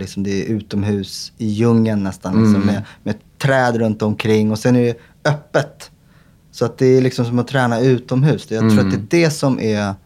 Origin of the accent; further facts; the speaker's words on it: Sweden; för att jag är svensk